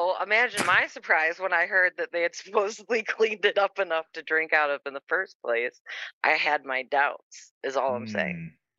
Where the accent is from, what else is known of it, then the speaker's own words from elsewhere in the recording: Flint, Michigan, United States; No, I was born there. Yep. And genuine Flintstone, as we call it.